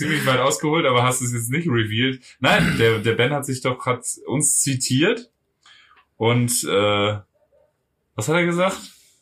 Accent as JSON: {"language": "German", "country": "Germany", "said": "Ja, ich bin Deutscher. Ich leide viel."}